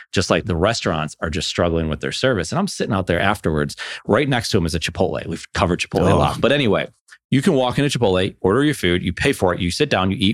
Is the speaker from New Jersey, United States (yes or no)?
no; Buffalo, New York, United States; I'm from Buffalo.